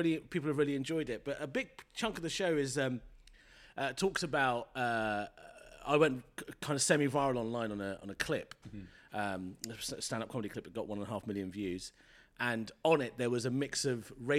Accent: England, United Kingdom; I was born and raised in England, I have a lot of, like, English thoughts and feelings about things.

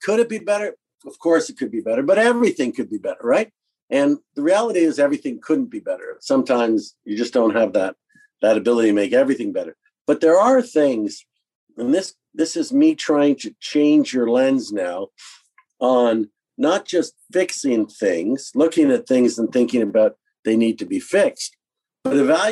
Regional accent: Canada; What's amazing to me as a Canadian is that Joe Biden is now calling out for all adults to be done by May 1st in the United States. And, you know, we're still somewhere deep in our own end zone in Canada.

